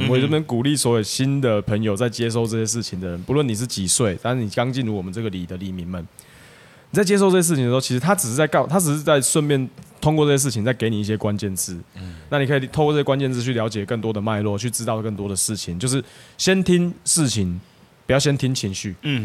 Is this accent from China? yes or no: no; Tainan, Taiwan; first language Taiwanese; 因为我是台南来的，对